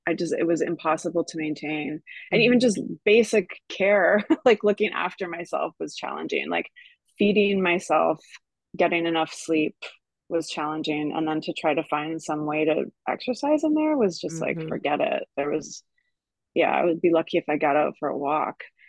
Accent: Canada; also born or lived in overseas; Although I am Canadian, and that's where I am now. I'm in Vancouver.

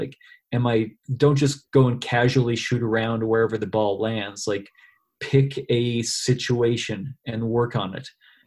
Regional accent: Calgary, Alberta, Canada; Well, that was my third time being in Australia, and it was amazing for me the first time that I came coming from Canada

